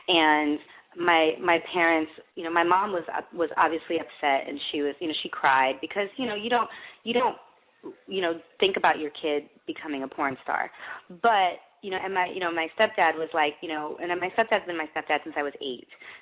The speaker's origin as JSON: {"language": "English", "region": "Michigan", "country": "United States", "tie": "born or raised there", "said": "I grew up in Michigan where there's nothing to do."}